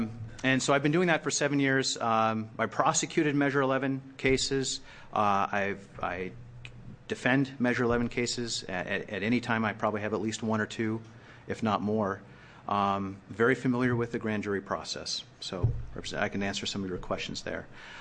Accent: Salem, Oregon, United States; I live here in Salem. I grew up in Salem

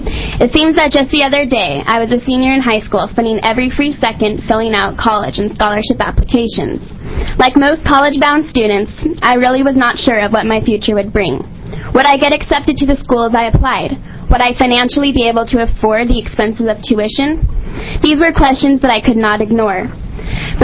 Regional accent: Klamath Falls, Oregon, United States; For the record … I am from Klamath Falls. And I am currently a proud freshman at the University of Oregon.

